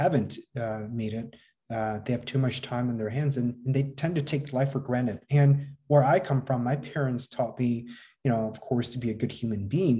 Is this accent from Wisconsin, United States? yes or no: yes; Wisconsin, United States; born there; And I was born in Wisconsin.